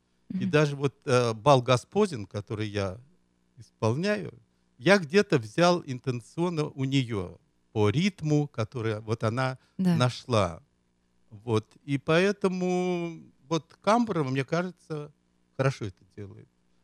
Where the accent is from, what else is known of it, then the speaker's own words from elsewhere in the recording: Moscow, Russia; born there; сказать, что я родился в Москве.